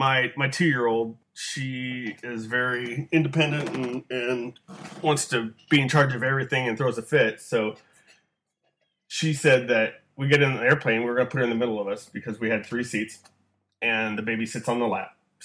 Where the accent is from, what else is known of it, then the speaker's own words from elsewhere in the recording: Washington, United States; now in Iowa, United States; I live in Iowa right now, so, and it sucks because it's flat and full of corn and shitty babies. But I grew up in Washington State